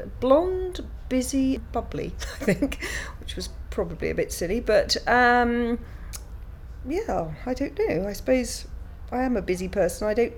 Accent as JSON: {"language": "English", "region": "South East England", "country": "United Kingdom", "said": "I'm 52, and I come from Hampshire."}